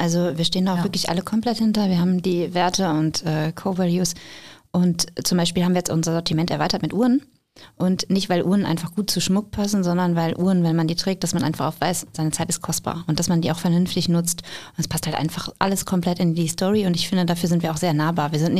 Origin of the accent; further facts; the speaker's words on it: North Rhine-Westphalia, Germany; Wir kommen aus dem Münsterland, da ist man einfach total bodenständig und so sind wir auch.